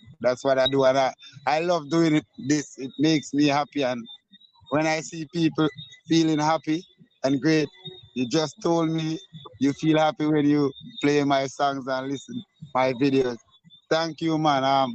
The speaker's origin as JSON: {"language": "English", "town": "Sturgetown", "region": "Saint Ann", "country": "Jamaica", "tie": "born or raised there", "said": "he is from my hometown, my community where I grew up in. St. Anne, a place called Sturgetown."}